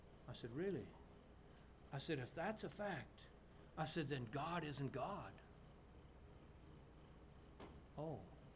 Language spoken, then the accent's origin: English; Manitoba, Canada; Okay, so I grew up in Manitoba, Canada.